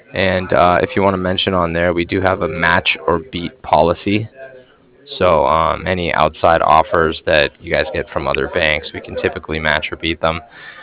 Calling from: Cardiff, Wales, United Kingdom; as in mother at the end. And I'm calling from Cardiff.

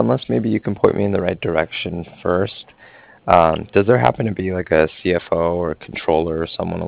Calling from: Cardiff, Wales, United Kingdom; I'm calling from Cardiff.

